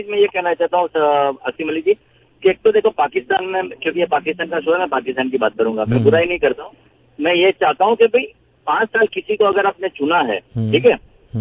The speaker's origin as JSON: {"language": "Hindi", "country": "India", "said": "और मैं इंडिया से हूँ"}